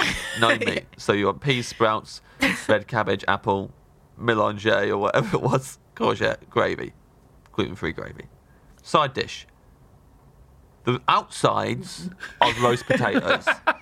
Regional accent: United Kingdom; But because we're British, we feel that we have to be apologetic about it.

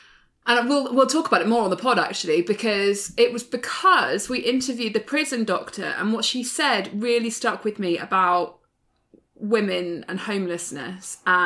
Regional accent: London, United Kingdom

